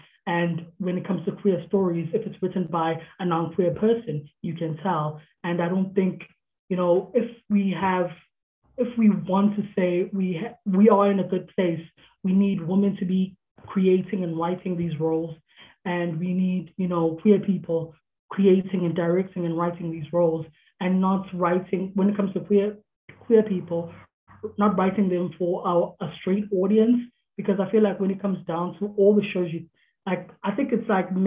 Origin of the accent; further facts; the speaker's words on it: Pietermaritzburg, KwaZulu-Natal, South Africa; I am 27. I'm pushing 30. I'm from Pietermaritzburg.